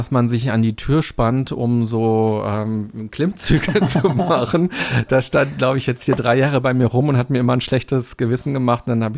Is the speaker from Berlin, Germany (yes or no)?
yes; Berlin, Germany; als Berliner gibt es ja nicht so richtig Karneval.